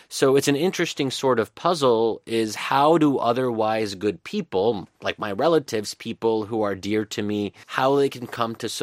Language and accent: English; United States; And speaking as an American now, you know, we don't have to like groups like the Muslim Brotherhood.